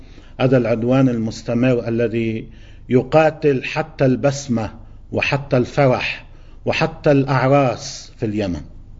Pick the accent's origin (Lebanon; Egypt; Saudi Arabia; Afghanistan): Lebanon; نرى النعمة الموجودة عندنا في لبنان